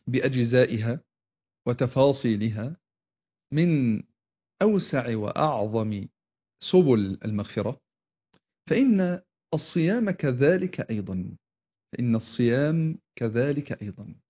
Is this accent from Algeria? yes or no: no; Egypt; احنا كشعب مصري كده شعب دمه خفيف،